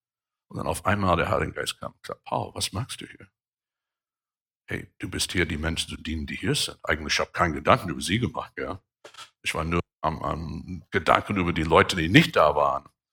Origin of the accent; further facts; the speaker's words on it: Germany; So, ich bin aus Deutschland, Missionar, und er ist aus El Salvador.